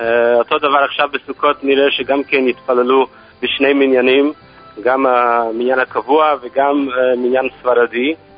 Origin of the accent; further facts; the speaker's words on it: New York, United States; now in Israel; אני מקור מניו יורק.